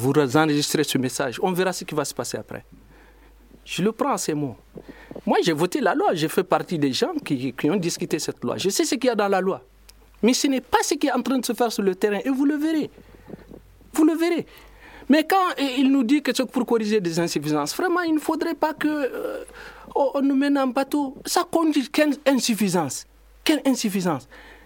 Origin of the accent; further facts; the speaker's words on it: Mali; Nous sommes des Maliens, nous avons notre avis.